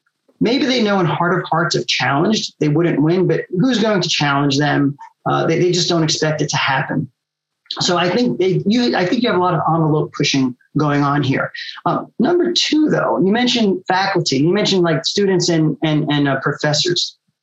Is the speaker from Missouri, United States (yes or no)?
no; New York, United States; and I am from New York, so I talk a little bit fast.